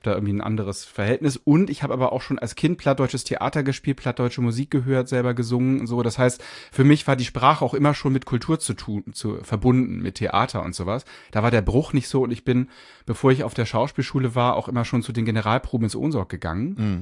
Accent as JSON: {"language": "German", "region": "Hamburg", "country": "Germany", "tie": "born or raised there", "said": "Ich bin in Rissen aufgewachsen, Rissen? Also der westlichste Zipfel von Hamburg zwischen Wedel und Blankenese."}